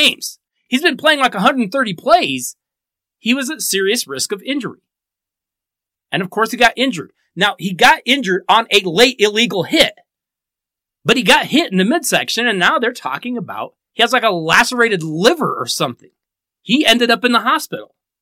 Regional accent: Colorado, United States; my home state of Colorado has this history of primarily really, really awful college football.

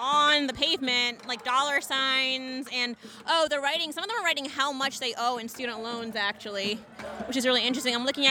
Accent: Philadelphia, Pennsylvania, United States; she signed up originally for the Philly bus because we're from Philly

